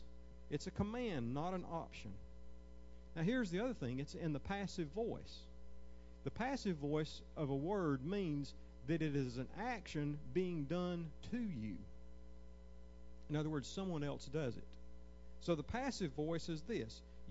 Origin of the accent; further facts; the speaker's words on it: Georgia, United States; Now, I grew up near Lake Lanier, so I'll use Lake Lanier.